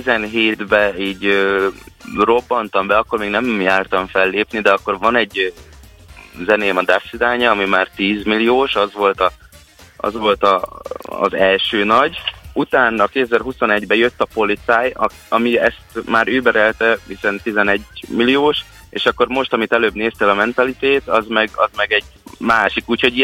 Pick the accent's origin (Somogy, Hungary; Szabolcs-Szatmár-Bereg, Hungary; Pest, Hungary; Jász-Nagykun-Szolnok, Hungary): Pest, Hungary; Vámosmikola; Én egy Vámos Mikolai gyerek vagyok